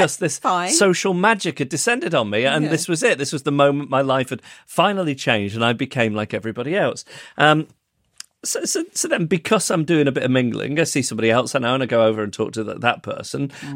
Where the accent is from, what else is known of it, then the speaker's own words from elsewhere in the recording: Manchester, North West England, United Kingdom; born there; at Withington Hospital, where incidentally I was born in Manchester